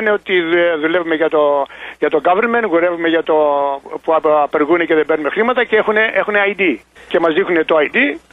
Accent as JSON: {"language": "Greek", "town": "Kyparissia", "region": "Peloponnese", "country": "Greece", "said": "τους λέω ότι είμαι pure Greek, 100% Έλληνας. Ξέρουν την περιοχή, δεν ξέρουν την Κυπαρισία, ας πούμε, το χωριό, ξέρουν την Καλαμάτα"}